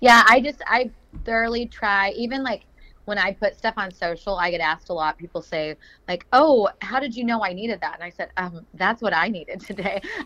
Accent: Oklahoma, United States; Yeah, so I am originally from Oklahoma. I was a small town little kid

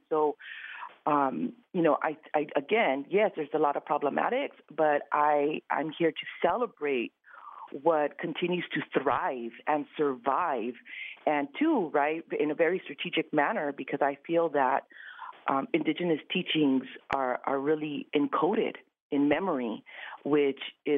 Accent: Mexico; I always knew that I was Mexican or was growing up in Mexican culture, but it was never defined and it was never called out.

